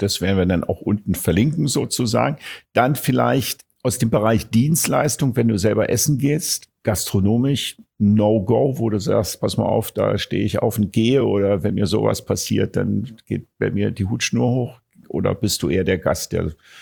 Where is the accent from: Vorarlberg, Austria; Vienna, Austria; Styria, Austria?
Vienna, Austria; Ich kritisiere nicht, weil ich das unhöflich und respektlos finde, so als Wiener.